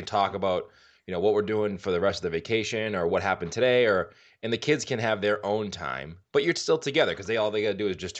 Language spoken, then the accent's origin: English; Massachusetts, United States; accent: Boston; That was my Boston accent coming out.